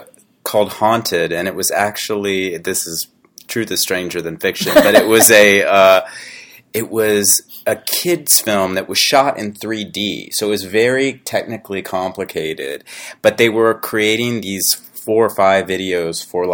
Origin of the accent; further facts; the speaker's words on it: Houston, Texas, United States; I'm from Houston.